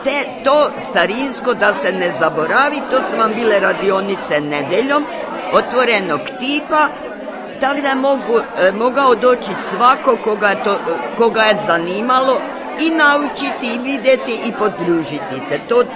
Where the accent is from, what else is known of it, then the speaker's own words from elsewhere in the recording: Kalinovac, Koprivnica-Križevci County, Croatia; born there; Nisam, ja sam rođena u Kalinovcu, a u data u Ferdinandovcu.